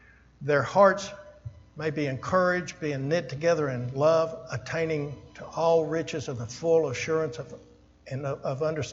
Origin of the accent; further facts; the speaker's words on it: Miami, Florida, United States; I grew up in Miami, Florida